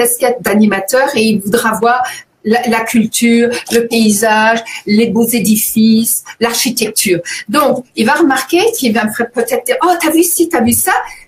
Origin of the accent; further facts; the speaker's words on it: France; now in Canada; j'ai été frappée en arrivant ici au Québec, je venais de France